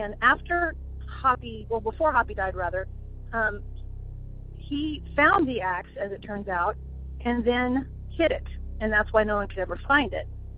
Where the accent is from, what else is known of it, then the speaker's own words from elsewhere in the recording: Houston, Texas, United States; I'm from Houston, Texas.